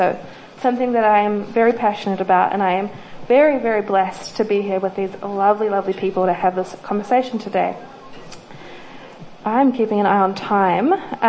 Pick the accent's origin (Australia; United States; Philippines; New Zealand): New Zealand; I grew up in Aotearoa, mostly in very, very Pākehā areas